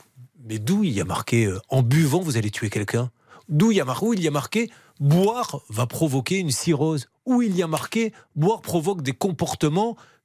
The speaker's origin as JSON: {"language": "French", "town": "Bordeaux", "region": "Nouvelle-Aquitaine", "country": "France", "said": "je suis bordelais, j'adore boire du vin"}